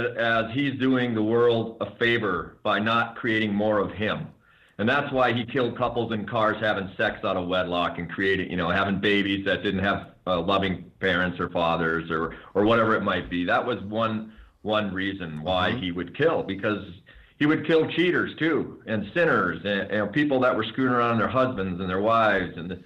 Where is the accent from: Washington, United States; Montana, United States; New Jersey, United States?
Montana, United States; before he came to my hometown, he framed a man named Burton Abbott down in California. Mm-hmm. And while Edwards was here in Montana in Deer Lodge Prison